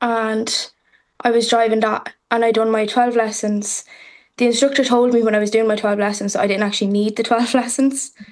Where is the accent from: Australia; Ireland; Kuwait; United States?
Ireland; County Clare; now in Laois, Ireland; And so I'm from Clare, but I'm living in Laois.